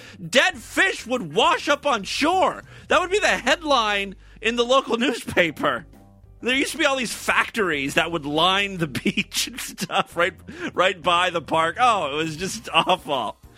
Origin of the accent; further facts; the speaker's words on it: Ohio, United States; I grew up in Northeast Ohio, and there's just tons of beaches there. It's right up on Lake Erie.